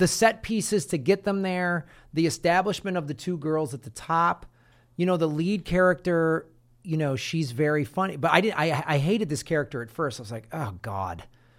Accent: Evanston, Illinois, United States; I grew up in the North Shore. I went to high school in Evanston

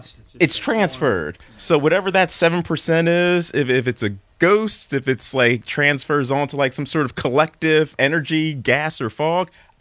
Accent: Philadelphia, Pennsylvania, United States; Philly originally.

